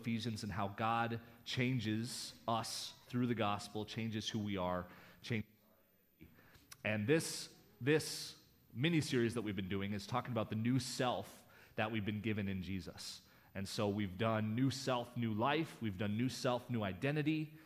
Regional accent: Canada; I grew up in Canada, so we didn't grow up with a lot of this

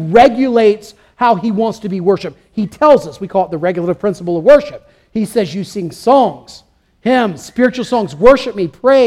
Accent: Georgia, United States; I'm from South Georgia, so it's 65 degrees, I'm cold.

